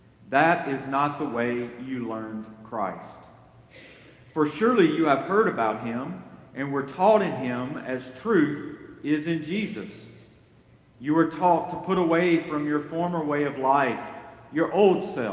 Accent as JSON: {"language": "English", "town": "Holka", "region": "Mississippi", "country": "United States", "tie": "born or raised there", "said": "I grew up in a small town in North Mississippi, Holka, Mississippi. Growing up in Holka was a lot like growing up in Pleasantville."}